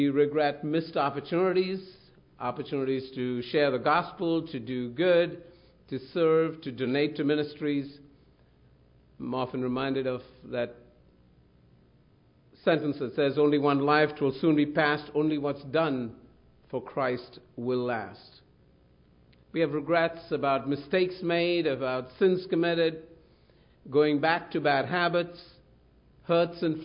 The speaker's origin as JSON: {"language": "English", "town": "Chicago", "region": "Illinois", "country": "United States", "said": "when I go to India and tell people that I'm from Chicago, they always are amazed that I'm alive still."}